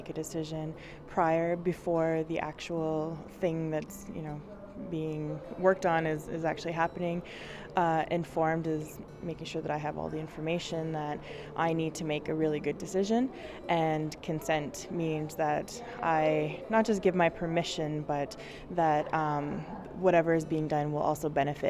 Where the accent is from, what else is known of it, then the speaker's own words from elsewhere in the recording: Ontario, Canada; I am Cree from the Meshkegwak Territory in James Bay, Northern Ontario, in Canada.